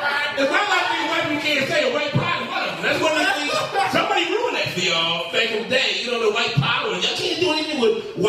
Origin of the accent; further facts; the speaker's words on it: Philadelphia, Pennsylvania, United States; I'm from South Philly.